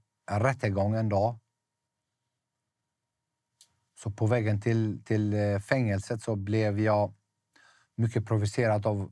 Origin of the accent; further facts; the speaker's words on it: Sweden; som svensk medborgare, alltså jag som svensk, om jag säger så, för jag är uppväxt i Sverige.